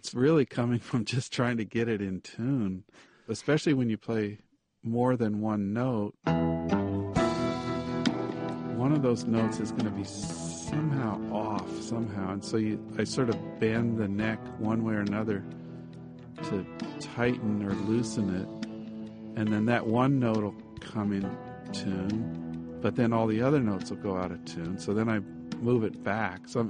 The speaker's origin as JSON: {"language": "English", "town": "Denver", "region": "Colorado", "country": "United States", "tie": "born or raised there", "said": "But the reality is, I mean, I grew up in Denver in the middle of the city, basically."}